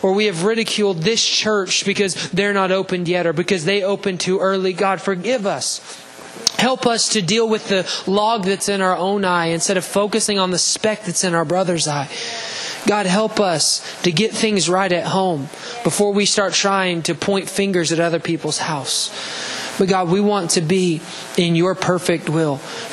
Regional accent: Alabama, United States; I can't pronounce the Hebrew word because I'm from Alabama

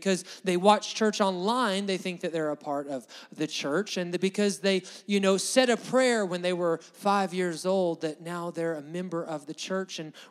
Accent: Alabama, United States; For the most of us, because we grew up in Alabama, you probably grew up going to church at least somewhat regularly.

